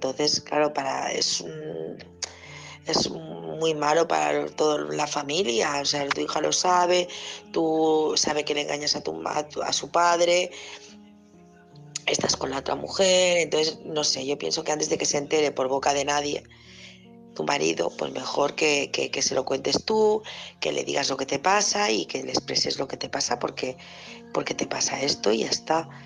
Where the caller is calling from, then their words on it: Barcelona, Catalonia, Spain; de Barcelona.